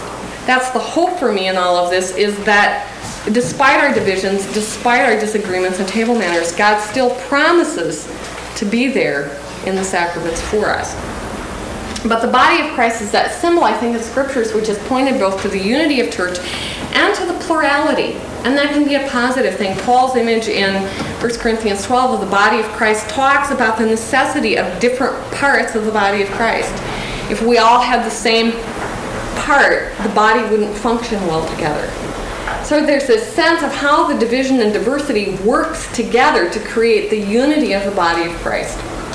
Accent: Bozeman, Montana, United States; I remember growing up in Montana, and our Lutheran church, there were only two Lutheran churches in Bozeman.

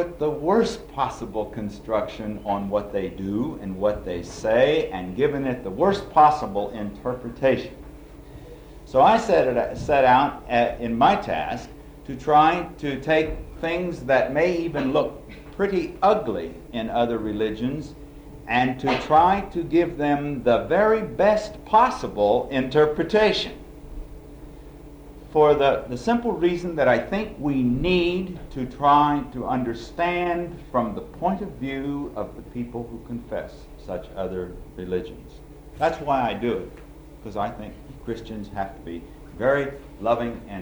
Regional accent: Valparaiso, Indiana, United States; I come from Valparaiso, Indiana, where I teach in the theology department at Valparaiso University.

